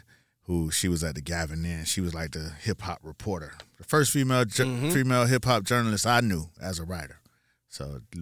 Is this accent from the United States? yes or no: yes; Miami, Florida, United States; He was like, yo, where you from? I was like, I'm from Miami.